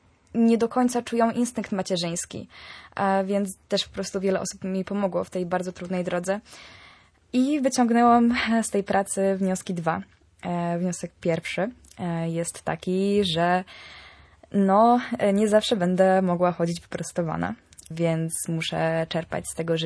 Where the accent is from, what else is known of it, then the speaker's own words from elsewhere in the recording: Kwidzyn, Pomeranian Voivodeship, Poland; also born or lived in Toruń; now in Gdańsk, Poland; Ja przez to, że lubię się przeprowadzać, to mieszkałam trochę w Kwidzynie, skąd pochodzę i tam grałam w spektaklach. Mieszkałam trochę w Toruniu, gdzie również sobie pogrywałam. No i przyjechałam do Gdańska, gdzie jestem teraz w stand-by'u.